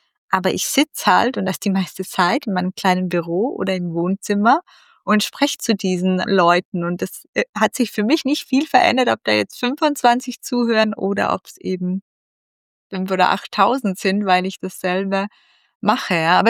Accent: Austria; Ja, also bei uns in Österreich ist es sowieso als viel strikter geregelt.

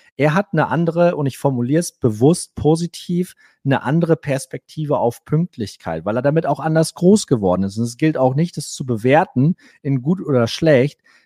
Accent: Cloppenburg, Lower Saxony, Germany; Ich bin, wie gesagt, in Kloppenburg groß geworden. Ich habe bis zu meinem 23. Lebensjahr bei meinen Eltern gelebt.

